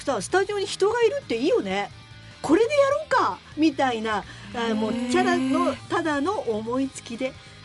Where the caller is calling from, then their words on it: Utsunomiya, Tochigi, Japan; 生まれ育ちは宇都宮ですが、今東京都板橋区に住んでいます。東上線では成増駅が近いですね。